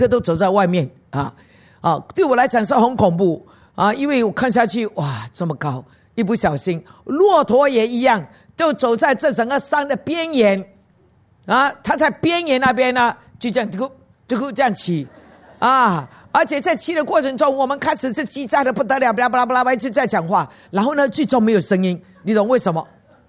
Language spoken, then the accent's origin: Chinese; Singapore; 我们新加坡人是真的 not fit 的啊，因为我们这里没有山给我们爬，我们走的都是平地啊。